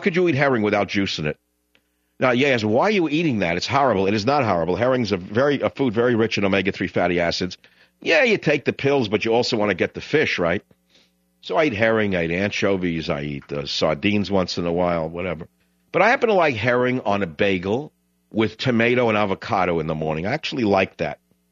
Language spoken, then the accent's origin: English; New York, United States; Remember, I grew up in New York